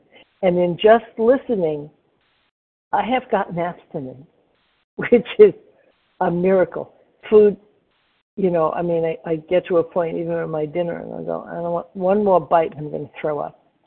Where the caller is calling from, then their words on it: Florida, United States; and I'm calling from Florida.